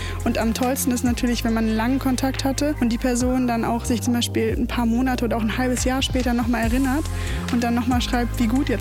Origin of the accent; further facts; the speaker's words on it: Frankfurt, Hesse, Germany; 24 Jahre alt und ich komme aus Frankfurt.